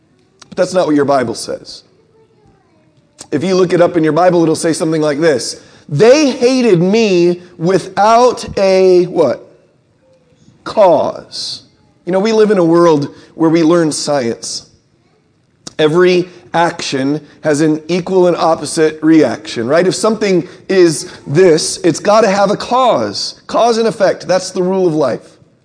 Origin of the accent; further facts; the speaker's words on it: California, United States; I'll tell you where I learned about redemption was growing up in California.